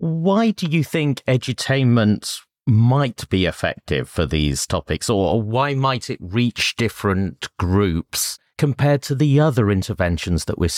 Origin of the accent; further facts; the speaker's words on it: United Kingdom; I'm British